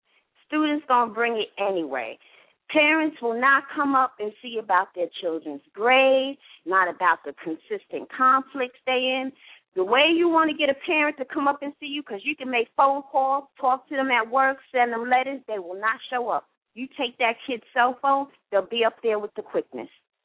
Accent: New York, United States; because I'm originally a New Yorker.

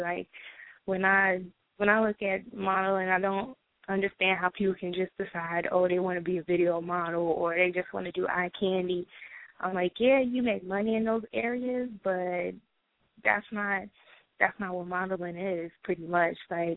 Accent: New York City, New York, United States; Okay, well, as y'all heard … I'm originally from Brooklyn, New York, of course.

